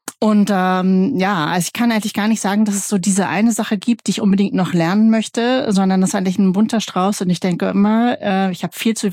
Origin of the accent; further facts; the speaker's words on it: Berlin, Germany; born there; now in Kiel, Germany; Ja, aus Kiel, ganz hoch im Norden sitze ich und ich bin eigentlich gebürtige Berlinerin, aber ganz glückliche Wahlkielerin, ne?